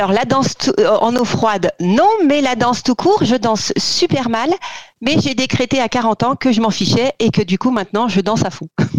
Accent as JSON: {"language": "French", "town": "Paris", "region": "Île-de-France", "country": "France", "said": "en tous les cas que chez moi à Paris, avant."}